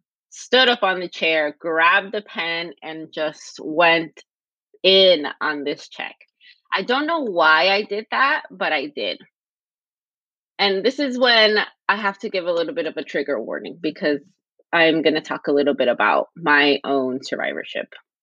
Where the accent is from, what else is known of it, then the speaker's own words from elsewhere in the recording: Los Angeles, California, United States; But when I was younger, I grew up in the West LA, so the West Los Angeles region. And my parents were both immigrants at the time, undocumented.